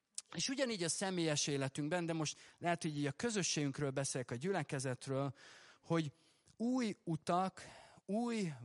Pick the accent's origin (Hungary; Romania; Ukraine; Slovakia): Hungary; Debrecen, Hajdú-Bihar; és azért tudom, mert debreceni legény vagyok, és az semmit nem jelent, mert városi voltam mindig is